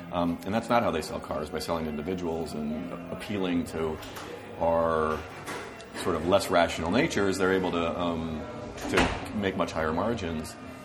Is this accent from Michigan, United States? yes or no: yes; Detroit, Michigan, United States; And I'm originally from Detroit, and John and I both make our livings in the Silicon Valley ecosystem.